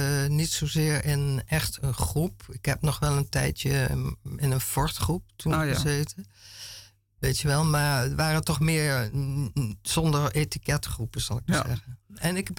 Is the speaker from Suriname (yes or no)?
no; Venlo, Limburg, Netherlands; moved away as an adult; also born or lived in Italy; now in Amsterdam, Netherlands; Ik ben oorspronkelijk kom ik uit Venlo. Daar ben ik geboren en ook wel getogen. En via Eindhoven ben ik toen in Italië terechtgekomen, waar ik 7 jaar gewoond en gewerkt heb.